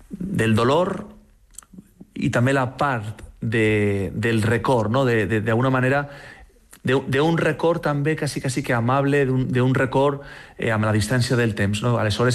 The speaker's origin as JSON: {"language": "Catalan", "town": "Valencia", "region": "Valencian Community", "country": "Spain", "lives_now": "Ibiza, Spain", "said": "Bueno, jo soc de València, estic a Eivissa, era com una tragèdia compartida, no?"}